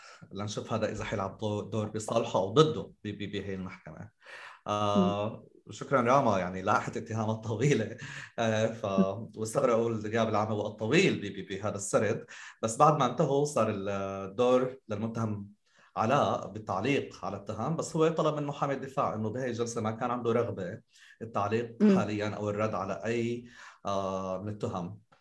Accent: Syria; فممكن يكون لنا نحن كسوريين درس تاريخ

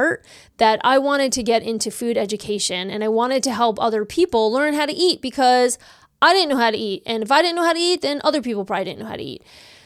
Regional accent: New York, United States; I really hadn't ever been on many trips outside of my home state of New York.

